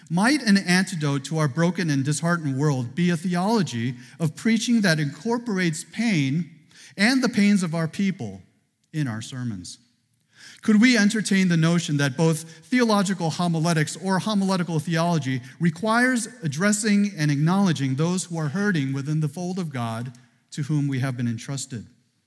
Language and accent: English; Chicago, Illinois, United States; Born and raised here in Chicagoland. Did you know that only Chicagoland people say we're from Chicagoland?